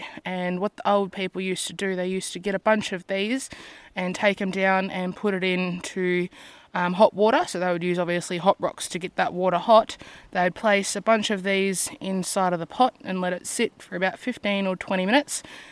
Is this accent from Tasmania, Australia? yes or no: yes; Cape Barren Island, Tasmania, Australia; So I was born and raised on Cape Barron Island, as well as my mum and her family.